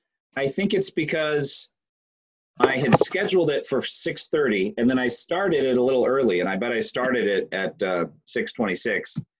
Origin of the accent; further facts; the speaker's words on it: Johnson City, Tennessee, United States; I saw in the Johnson City Press, I still read that from time to time to see what's up in my hometown.